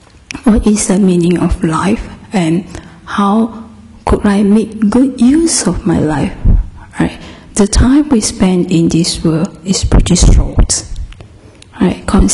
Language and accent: English; Singapore; I come from Singapore, a very tiny little island